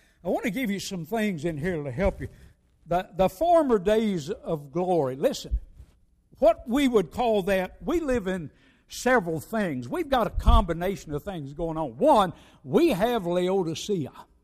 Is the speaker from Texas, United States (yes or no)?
no; Kentucky, United States; If I can count right, and I'm from Kentucky, we've got more than two or three.